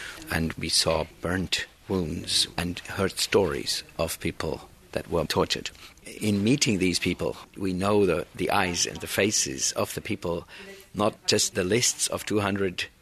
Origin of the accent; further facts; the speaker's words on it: West Germany, Germany; English is a second language; Now, if we hear as Germans wall, we react. And for me, as a person that was born and brought up in the West, and now having a constituency in the East, that hurts.